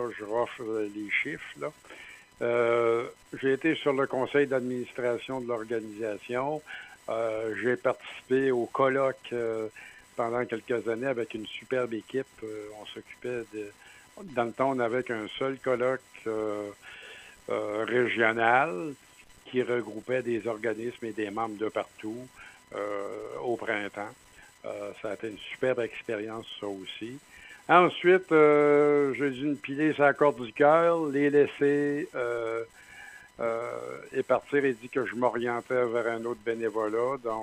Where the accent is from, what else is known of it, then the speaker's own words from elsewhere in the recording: Quebec City, Quebec, Canada; Alors, moi, je suis un gars natif de Québec.